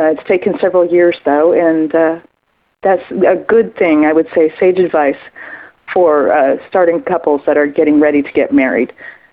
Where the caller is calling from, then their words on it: Kansas City, Missouri, United States; I'm calling from the Kansas City area.